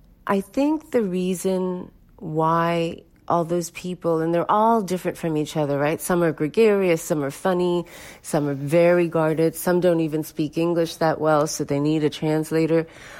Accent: India; I came from India.

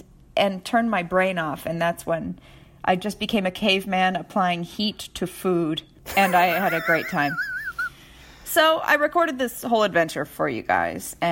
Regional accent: Minnesota, United States; I'm from Minnesota, and I am a delicate flower when it comes to heat.

